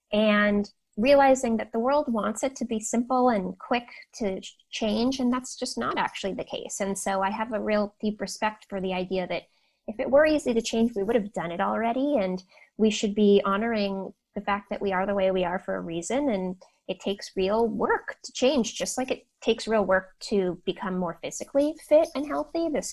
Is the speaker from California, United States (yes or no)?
yes; California, United States; but I grew up in Silicon Valley.